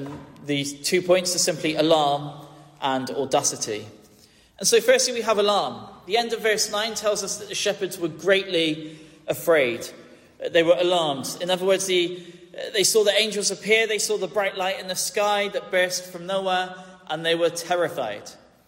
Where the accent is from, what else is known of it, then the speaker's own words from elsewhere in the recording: Gloucester, South West England, United Kingdom; now in Plymouth, United Kingdom; my hometown of Gloucester. Gloucester sits a little bit more in the valley. Where I live on the edge of Plymouth